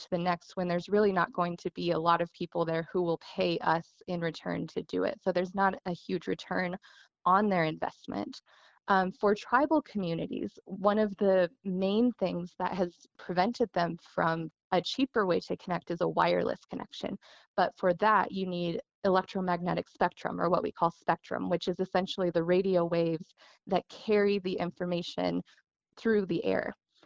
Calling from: Navajo Nation, United States; I'm speaking from the Navajo Reservation, some places you literally can't even get a cell phone signal.

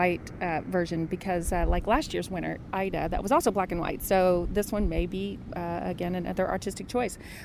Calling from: Brazil; I'm calling in from Brazil. I'm at Iguazu Falls

